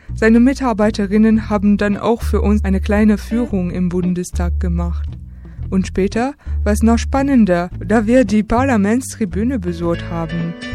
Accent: Grand Est, France; Willkommen im Elsass, meine Heimat an die deutsch-französische Grenze.

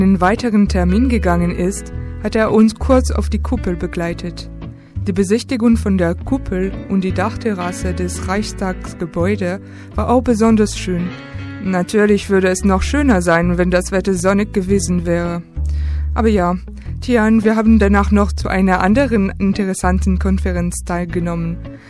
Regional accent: Grand Est, France; Willkommen im Elsass, meine Heimat an die deutsch-französische Grenze.

